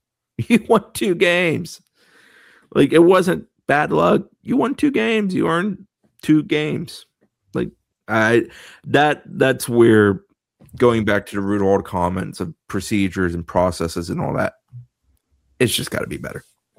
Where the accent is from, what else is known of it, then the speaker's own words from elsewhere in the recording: Ireland; I'm not Greek, baby. I'm Irish.